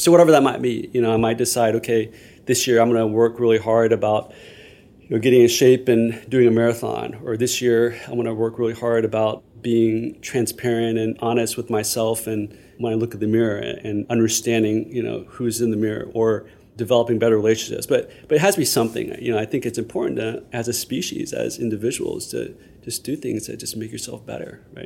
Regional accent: Texas, United States; Again, growing up in Texas, I have to admit, initially I was very reserved and cautious.

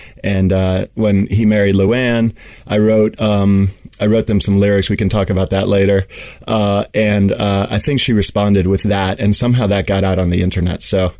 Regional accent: Princeton, New Jersey, United States; first language Swedish; English is a second language; also born or lived in Sweden; So I grew up in Princeton, New Jersey, although I did spend a large chunk of my childhood in Sweden. Swedish was my first language.

